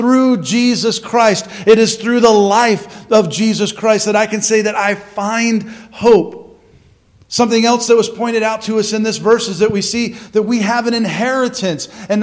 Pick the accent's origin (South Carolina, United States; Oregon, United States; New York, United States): South Carolina, United States; They started a church actually in the town that I grew up in South Carolina.